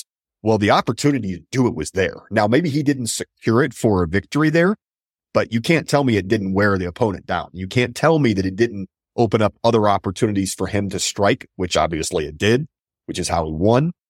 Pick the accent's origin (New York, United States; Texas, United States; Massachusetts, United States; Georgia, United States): Texas, United States; It's partly because I'm from Texas. And my mom is from Louisiana